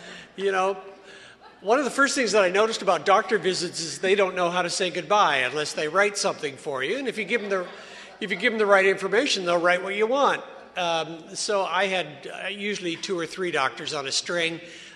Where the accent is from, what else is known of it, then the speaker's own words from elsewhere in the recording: Victoria, British Columbia, Canada; born there; I was born in Victoria, and it's nice to be up island again.